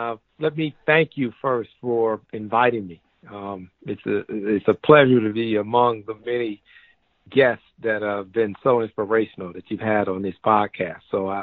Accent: Pontiac, Michigan, United States; Growing up in Pontiac, Michigan, I basically went to the public school systems

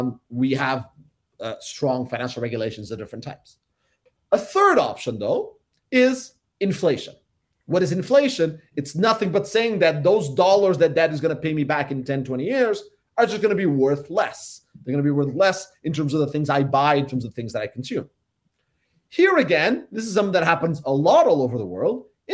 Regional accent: United States; I would be nervous, not just for being an American, but also for being a citizen of the world

